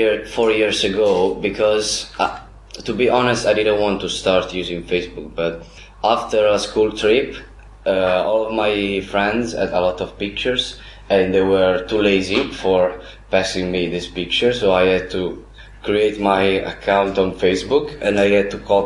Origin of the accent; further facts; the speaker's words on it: Italy; English is a second language; from Italy.